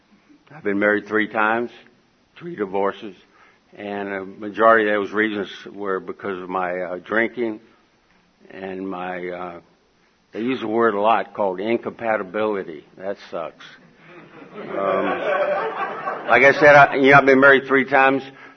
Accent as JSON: {"language": "English", "town": "Durham", "region": "North Carolina", "country": "United States", "tie": "born there", "said": "I was born in Durham, North Carolina, just a few years ago, like 66. I think my birth certificate's wrong. I'm only 46. And emotionally, I'm probably 18."}